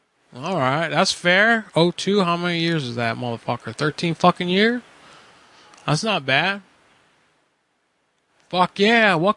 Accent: Ohio, United States; I sold my land for some fracking. I did some fracking sales. I came from Ohio.

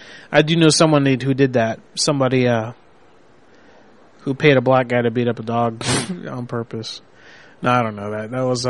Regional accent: Puerto Rico; I grew up in Puerto Rico. There were many horses around where I used to live.

